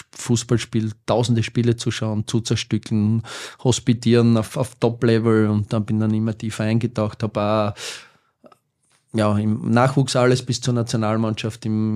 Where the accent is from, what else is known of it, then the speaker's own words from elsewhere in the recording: Buch bei Weiz, Styria, Austria; Und zwar in einem Dorf, in meinem Heimatort, in Buch bei Weiz